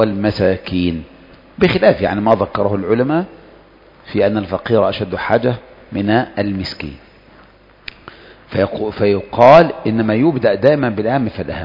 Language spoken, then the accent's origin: Arabic; Egypt; now in Saudi Arabia; يعني مثلا إحنا عندنا في مصر ما تقول والله أنا سأشتري له سيارة وكذا،